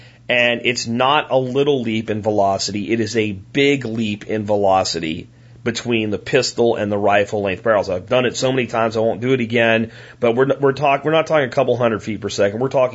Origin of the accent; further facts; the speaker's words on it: Pennsylvania, United States; You have deer that are a lot like the deer I grew up hunting in Pennsylvania.